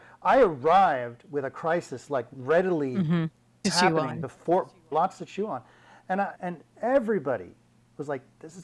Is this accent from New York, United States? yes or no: yes; New York, United States; also born or lived in Los Angeles; Because I'm from New York. I'm a New Yorker.